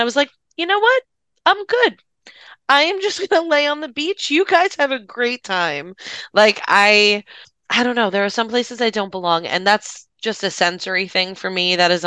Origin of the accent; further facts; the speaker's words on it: New York City, New York, United States; Because I grew up in New York City.